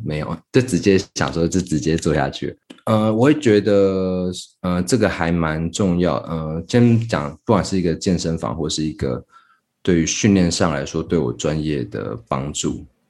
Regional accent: Taipei, Taiwan; also born or lived in Tainan; now in Taichung, Taiwan; 我其实本身是台北人，然后我在台南念书，然后后来就在台中就业

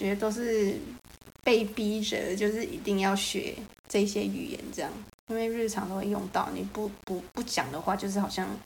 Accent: Malaysia; 他也听不出来我是马来西亚人

